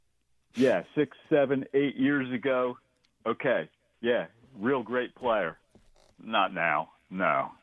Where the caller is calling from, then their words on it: Newark, Delaware, United States; Southern Chester County, Newark, Delaware.